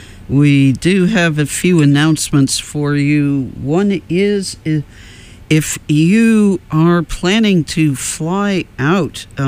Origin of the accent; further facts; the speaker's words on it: Arlington, Massachusetts, United States; have enacted an outside watering ban that has not yet come to my hometown of Arlington.